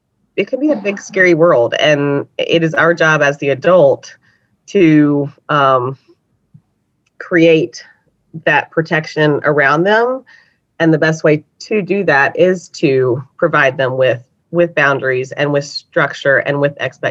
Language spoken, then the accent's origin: English; the South, United States; I am from the South. I love the yes, ma'am, no, ma'am.